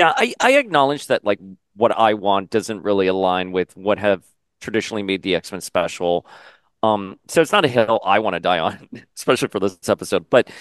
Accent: United Kingdom; And I do love being British.

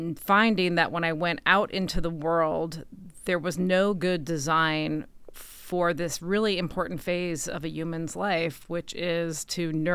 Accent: Ohio, United States; We are both from the Midwest, myself from Ohio and Nikki from Western PA.

